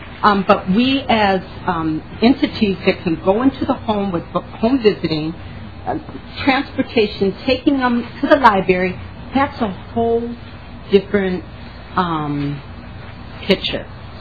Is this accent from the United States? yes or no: yes; Minnesota, United States; born there; I was born in Minnesota. I am a grandmother. I'm just going to tell you I'm over 50. So I know the history of Minnesota.